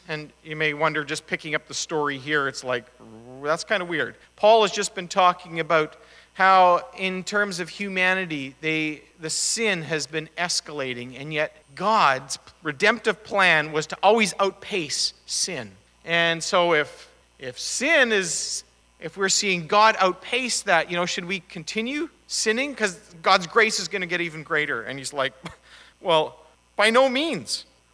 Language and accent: English; Manitoba, Canada; And I grew up in Manitoba on a farm, and growing up in the prairies, there was one part of winter that I always looked forward to.